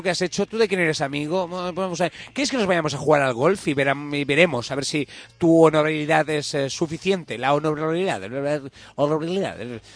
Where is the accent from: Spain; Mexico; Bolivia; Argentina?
Spain; No, por eso somos españoles, joder. Lo llevamos en la sangre.